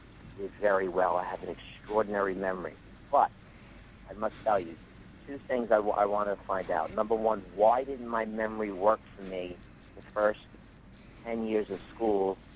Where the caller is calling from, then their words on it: New Jersey, United States; I'm calling from New Jersey.